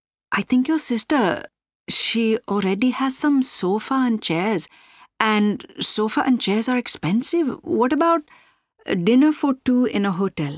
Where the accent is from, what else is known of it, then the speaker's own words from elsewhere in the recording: India; English is a second language; now in Cardiff, United Kingdom; From India, but now I live in Cardiff.